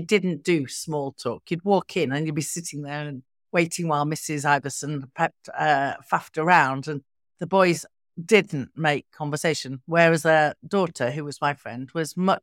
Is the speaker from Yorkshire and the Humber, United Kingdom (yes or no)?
yes; Immingham, Yorkshire and the Humber, United Kingdom; I was brought up in Immingham in the 70s when the building up of oil refineries and oil production was really, really taking place.